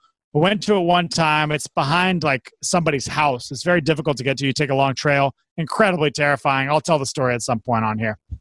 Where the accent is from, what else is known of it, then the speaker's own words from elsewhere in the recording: Puyallup, Washington, United States; So, an urban legend from my hometown. I'm not really sure if it's real or just a rumor. There's a black Lambo that drives around Puyallup.